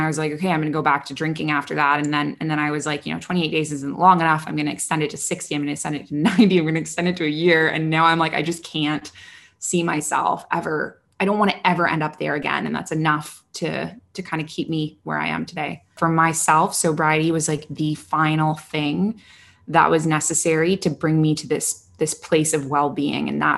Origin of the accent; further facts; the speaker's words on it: Canada; moved away as an adult; now in Middle East; So as you mentioned at the start, I am Canadian originally. I've been living in the Middle East now for about 6 years. And I moved here when I was 23.